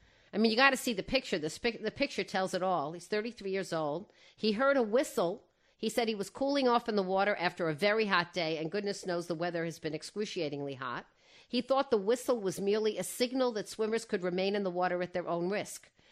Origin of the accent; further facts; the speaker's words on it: Rockaway, New York, United States; I grew up around there, Wayne. I grew up around Rockaway.